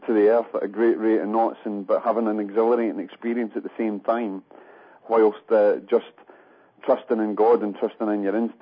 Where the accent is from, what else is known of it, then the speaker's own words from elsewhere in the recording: Scotland, United Kingdom; I'm a Scotsman.